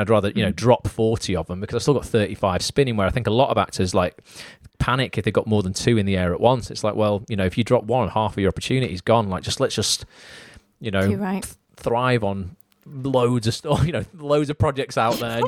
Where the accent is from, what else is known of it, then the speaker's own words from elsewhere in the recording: England, United Kingdom; accent: General Northern; General Northern. There you go. I'll take that.